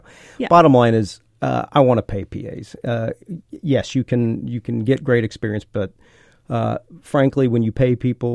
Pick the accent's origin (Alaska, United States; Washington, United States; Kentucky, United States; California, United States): Kentucky, United States; growing up in Kentucky, it's tough to get on films.